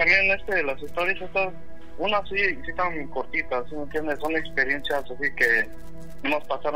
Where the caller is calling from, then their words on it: Dallas, Texas, United States; Soy de aquí, de Dallas, Texas.